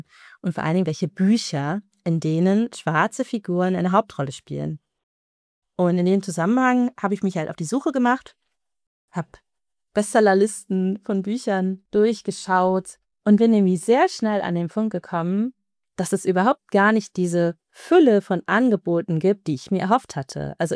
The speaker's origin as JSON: {"language": "German", "country": "Germany", "tie": "born or raised there", "said": "weil ich ja eben selber 25 Jahre vorher als Kind in Deutschland groß geworden bin"}